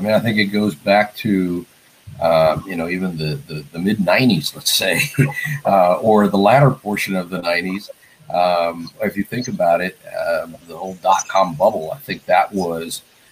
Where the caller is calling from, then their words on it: Miami, Florida, United States; Home base, Miami.